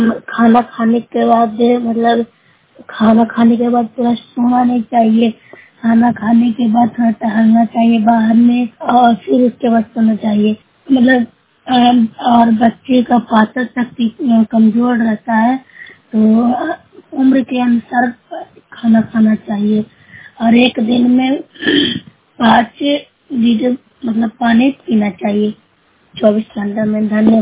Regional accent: Noorsarai, Bihar, India; मैं Nusra block से हूँ, जिला नालंदा की रहने निवासी हूँ।

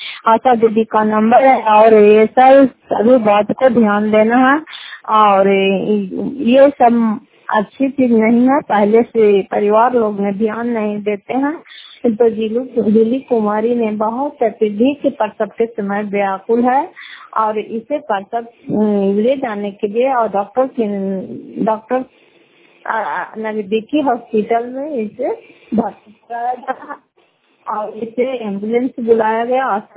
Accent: Fatehpur, Bihar, India; घर फतेहपुर पंचायत मकरौता जिला नालंदा करारपसरा ब्लॉक की निवासी हूँ।

